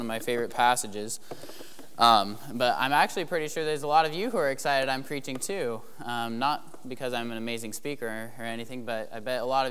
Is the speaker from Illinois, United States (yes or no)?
no; Kansas, United States; probably because I'm from Kansas, and we don't see a lot of that around here.